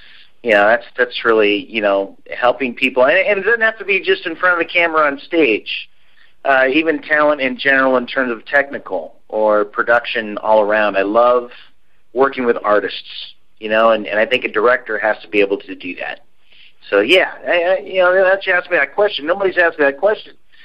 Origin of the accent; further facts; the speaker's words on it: Fort Campbell, Kentucky, United States; born there; I'm an Army brat. I've been all over. Born in Fort Campbell, Kentucky.